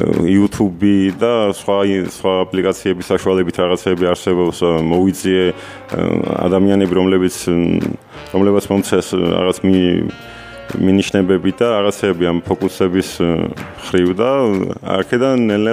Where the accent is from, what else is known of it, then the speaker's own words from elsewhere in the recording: Samtredia, Imereti, Georgia; მე ვარ 26 წლის, სამტრედიიდან.